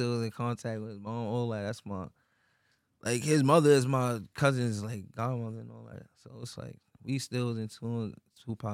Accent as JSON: {"language": "English", "town": "Queens", "region": "New York", "country": "United States", "said": "Hell yeah, I'm from Queens, bro. That's like Brooklyn."}